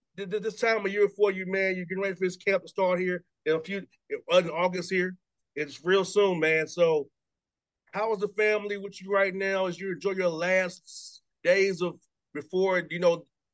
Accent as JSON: {"language": "English", "town": "Atlanta", "region": "Georgia", "country": "United States", "tie": "born or raised there", "said": "growing up in Atlanta, you know, the Falcons, the Hawks, they're all that black, red base, the Braves are navy and red."}